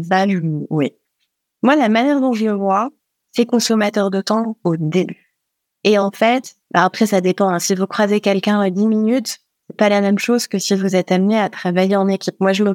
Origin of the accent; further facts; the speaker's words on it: France; Et pourtant, on est français, les deux.